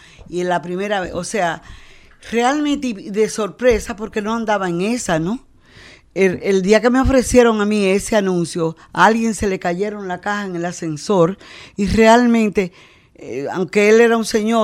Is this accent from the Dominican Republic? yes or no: yes; Moca, Espaillat, Dominican Republic; que en Moca yo había sido una reina, porque de verdad me encontraban bonito